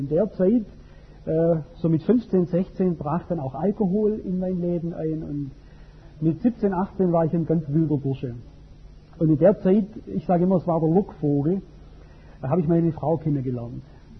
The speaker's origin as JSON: {"language": "German", "town": "Albstadt", "region": "Baden-Württemberg", "country": "Germany", "tie": "born or raised there", "said": "Es war in Albstadt, in Taifingen, meinem Heimatort"}